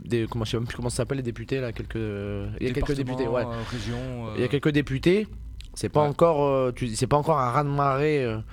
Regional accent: France; Moi, je suis né en France, hein, tu vois, j'ai grandi en France.

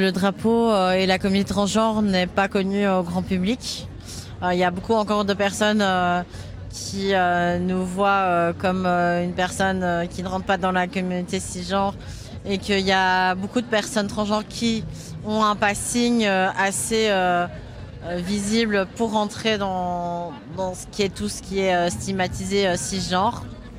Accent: Brussels, Brussels-Capital Region, Belgium; Par exemple, nous deux, on vient de Bruxelles.

